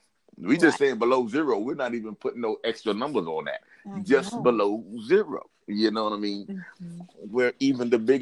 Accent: New York, United States; like I've been in New York, I grew up in New York, so I know it get cold out there.

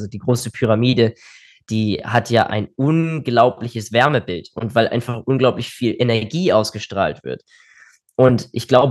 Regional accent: Northern Germany, Germany; in Deutschland regnet es halt einfach so viel, vor allem aus dem Norden, wo ich herkomme

